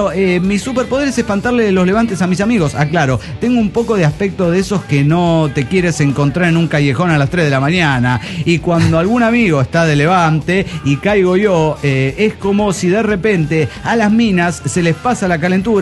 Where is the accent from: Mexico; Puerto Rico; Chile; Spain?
Mexico; Mexico City; Soy el demonio del DF mexicano.